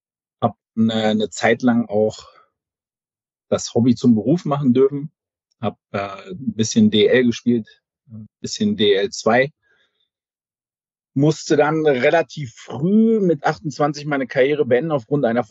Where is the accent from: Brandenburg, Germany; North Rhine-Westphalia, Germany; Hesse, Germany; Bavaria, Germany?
North Rhine-Westphalia, Germany; Deilinghofen; Ich bin gebürtiger Deilinghofer. In der Nähe von Iserlohn.